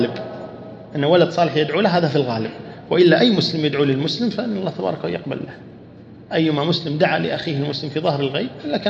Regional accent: Kuwait; عندنا في الكويت هنا

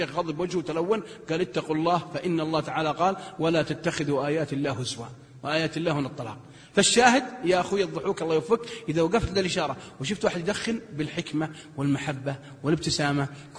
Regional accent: Al-Qassim, Saudi Arabia; حتى لو تجي عندنا بالقصيم يمكن ينسون ما يسلمون عليك

